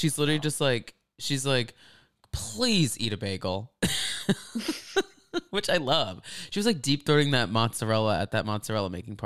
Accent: Texas, United States; Growing up in Texas, like the Staten Island, Long Island, New York accent is so like hot

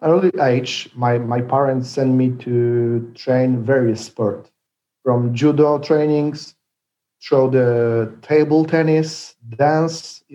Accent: Sochaczew, Masovian Voivodeship, Poland; English is a second language; now in Rzeszów, Poland; Mazowsze is a central region. You know very good this, very well this region, because you were a referee, rugby referee, and even you went to my hometown club, Orkan Sochaczew.

